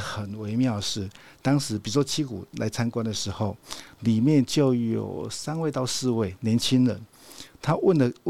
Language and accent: Chinese; southern Taiwan, Taiwan; 比如说我来自于南部嘛，中南部都是透天最多